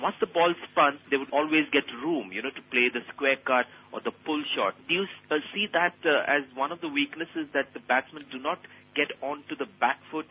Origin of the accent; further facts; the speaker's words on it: India; One of the things that I have seen as an Indian player standing at Silly Point forward short leg against South Africa, Australian batsman or English batsman